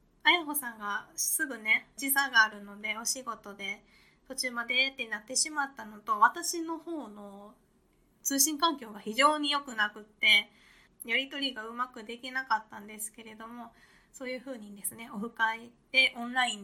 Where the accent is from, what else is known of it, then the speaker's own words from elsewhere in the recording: Kansai, Japan; 私もともと関西出身なんですね。